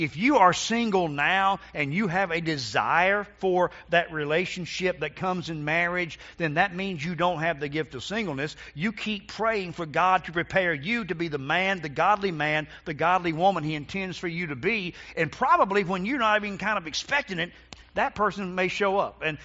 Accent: North Carolina, United States; I was called by the Lord back to my home state, go Tar Heels, and I went to pastor this little church called North Graham Baptist Church.

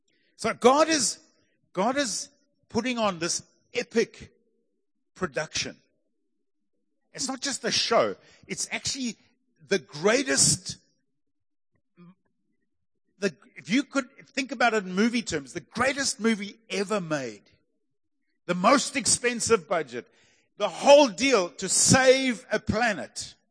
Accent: Pietermaritzburg, KwaZulu-Natal, South Africa; I come from Maritzburg. We just Sleepy Hollow. It's all chilled. Everybody's relaxed.

